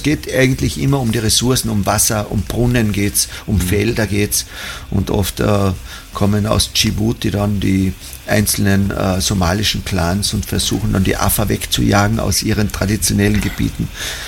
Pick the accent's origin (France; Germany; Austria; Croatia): Austria; Perchtoldsdorf, Lower Austria; Also ich bin ja aus Berchtoldsdorf und in Berchtoldsdorf haben wir ungefähr 25 Ärzte im Umkreis von 5 Kilometern.